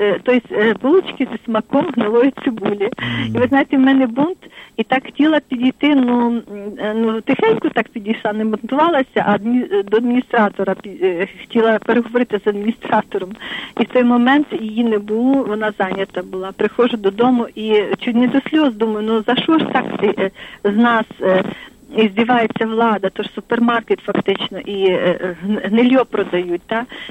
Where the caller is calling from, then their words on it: Lviv, Lviv Oblast, Ukraine; Слава навіки.